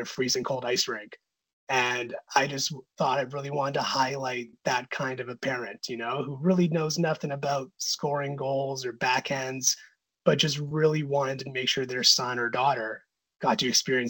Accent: Canada; born there; I was one of the few Punjabi kids on the team. That's the background of my family. I was born here in Canada. My parents had come from India.

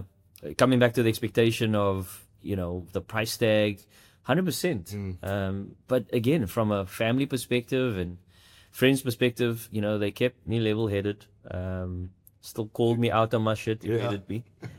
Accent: Mitchell's Plain, Western Cape, South Africa; I'm from Mitchell's Plain in Strandfontein.

